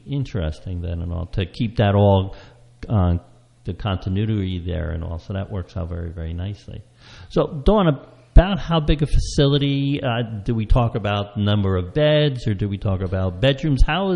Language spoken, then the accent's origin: English; New Jersey, United States; It used to be, I grew up in Huntington County, so it used to be a very active farm and stuff from what I remember